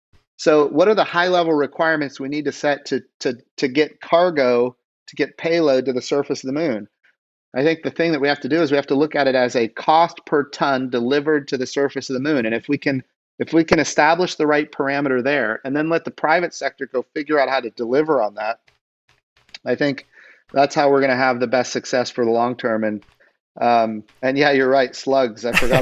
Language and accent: English; Oklahoma, United States; You can tell I like it. I'm from Oklahoma.